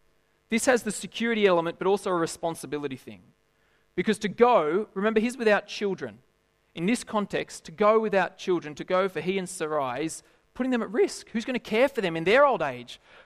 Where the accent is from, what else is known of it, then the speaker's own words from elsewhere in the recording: Lithgow, New South Wales, Australia; I grew up in Lithgow, and just before, when I started studying at university, I left Lithgow, praise the Lord, but I left Lithgow